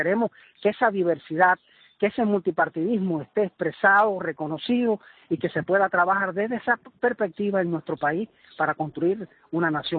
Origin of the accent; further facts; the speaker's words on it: Cuba; todos los cubanos que queremos gestar un cambio en nuestro país